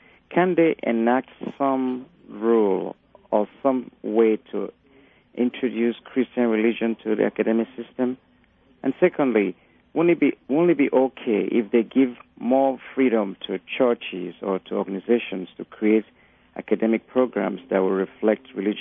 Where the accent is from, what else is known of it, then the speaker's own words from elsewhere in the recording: Nigeria; I'm from Nigeria.